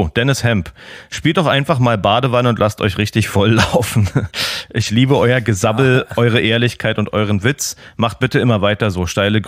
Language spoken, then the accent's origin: German; Austria; Bei uns in Österreich heißt das einfach Gemmer auf der Hüsen.